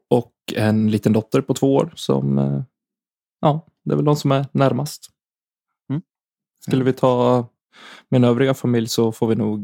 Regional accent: Falun, Dalarna County, Sweden; now in Umeå, Sweden; Nej, jag är från Falun, från grunden.

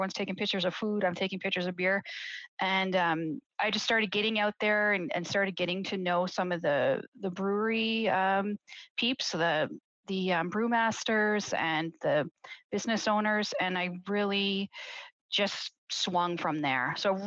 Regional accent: the Maritimes, Canada; I grew up in the Maritimes

